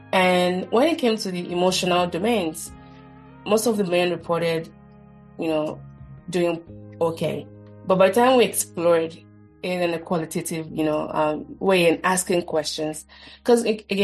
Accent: Nigeria; some coming from countries where, like, I'm from Nigeria, and depression isn't something we, openly acknowledge

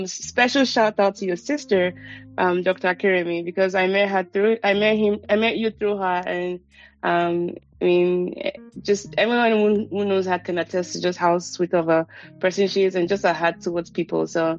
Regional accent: Lagos, Nigeria; also born or lived in Oyo; mom is from Oyo. My grandma. I grew up in Lagos, but I spent some time with my grandma as a kid until I think I was 2

